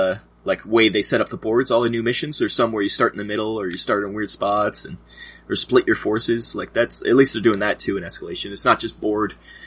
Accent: Canada; We're Canadian, right?

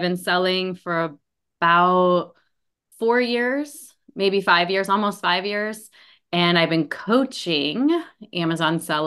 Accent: San Diego, California, United States; now in Austin, United States; I live in Austin, Texas, but I grew up in San Diego.

